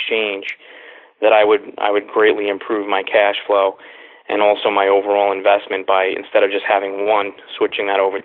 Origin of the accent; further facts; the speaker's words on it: Queens, New York, United States; My father came over on a boat into Brooklyn, and then I grew up in Queens, and I live in Jersey now.